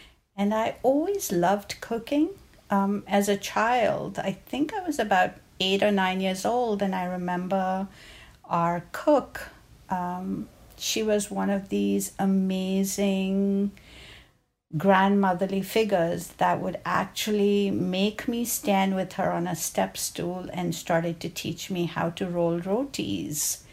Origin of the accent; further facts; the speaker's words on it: Mumbai, Maharashtra, India; we would go to a store growing up in Bombay that would sell you little tubs of, you know, fresh mayonnaise that was made.